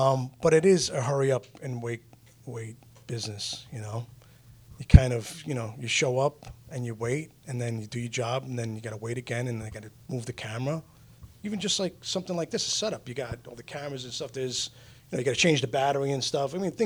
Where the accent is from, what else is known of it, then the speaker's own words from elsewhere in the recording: Queens, New York, United States; also born or lived in Los Angeles; almost kind of like a poor man's Entourage of how I grew up in Queens.